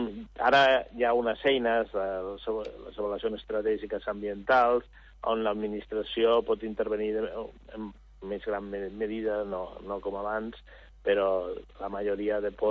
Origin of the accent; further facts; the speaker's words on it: Calafell, Catalonia, Spain; jo abans parlava de la platja de Calafell, jo vaig créixer a Calafell.